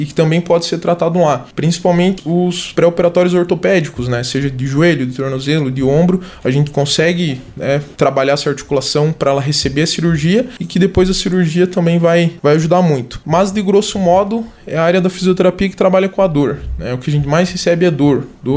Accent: Campos Novos, Santa Catarina, Brazil; Eu sou daqui mesmo, de Campos Novos.

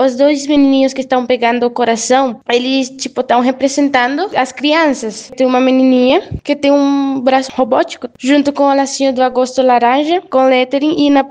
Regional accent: Venezuela; Portuguese is a second language; porque nós somos venezuelanos, nós viemos da Venezuela.

